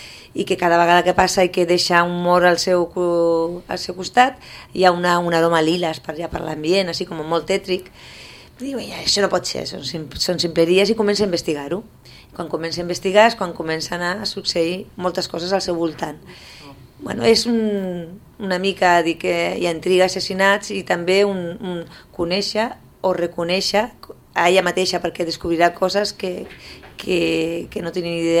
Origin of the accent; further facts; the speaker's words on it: Badalona, Catalonia, Spain; aquí jo soc de Badalona, hi ha molta història com ciutat romana